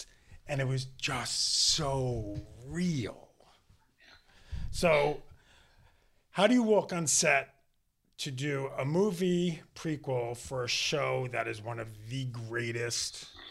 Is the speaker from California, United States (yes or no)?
no; Howard Beach, New York, United States; So I grew up in Queens, Howard Beach.